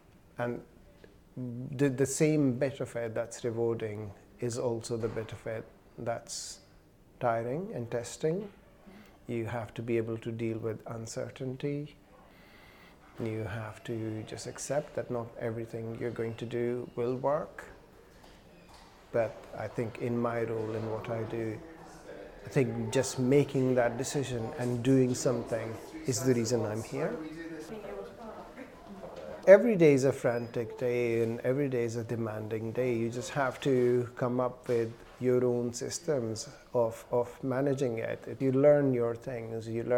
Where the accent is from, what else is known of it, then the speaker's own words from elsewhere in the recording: Pakistan; now in Scotland, United Kingdom; So I'm originally from Pakistan, and I came to Scotland about 19 years ago.